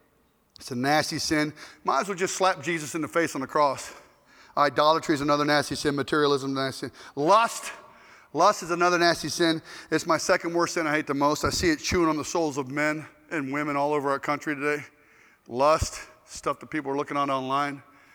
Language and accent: English; Ohio, United States; moved away; my best friends growing up in Ohio were black guys. I didn't know anything about racism stuff until I moved down to the South, and I see it all over the place.